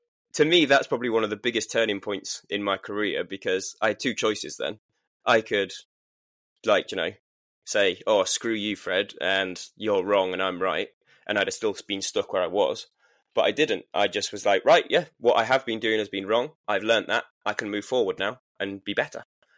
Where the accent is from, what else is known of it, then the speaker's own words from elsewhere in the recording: Yorkshire and the Humber, United Kingdom; And we're from Yorkshire, and money's money.